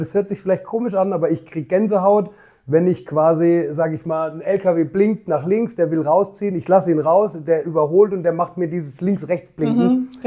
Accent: Annweiler am Trifels, Rhineland-Palatinate, Germany; Ich bin ja von Annweiler, habe ich gesagt, ich bin in Annweiler am Trifels geboren. Die haben einen Stadttitel, den haben die sich im Mittelalter gekauft. Also es ist, es ist klein.

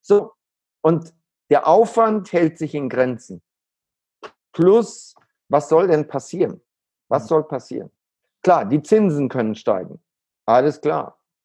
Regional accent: Neuss, North Rhine-Westphalia, Germany; born there; Aber ich bin in Neuss geboren

